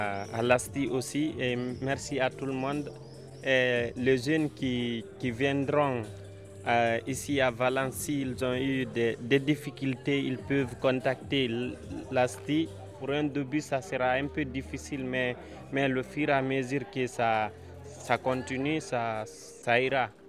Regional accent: Conakry, Guinea; Moi, je viens de la Guinée. Conakry. Là-bas, dans toute façon, on apprend la langue française.

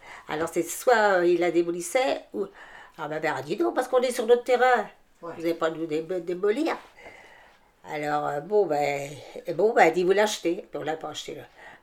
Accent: Chantenay, France; born there; Et ils ont été 18 ans là-bas. Je suis née là-bas, à Chantenay.

